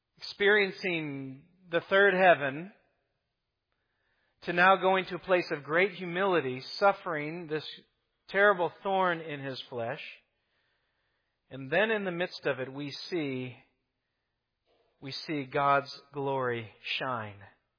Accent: Chicago, Illinois, United States; I'm from Chicago. So Chicago runs by the mantra.

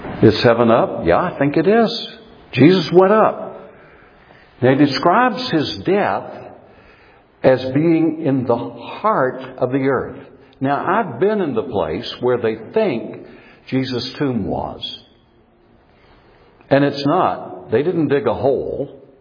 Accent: Myrtle Beach, South Carolina, United States; In my hometown, I found in the news this week, there was a giant jellyfish washed up in Myrtle Beach, South Carolina.

